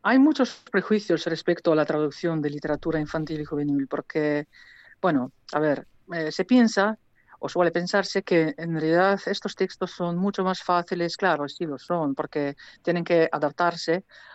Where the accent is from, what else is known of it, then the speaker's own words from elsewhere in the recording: Slovenia; first language Slovenian; Spanish is a second language; mi lengua materna es esloveno. Yo traduzco al castellano también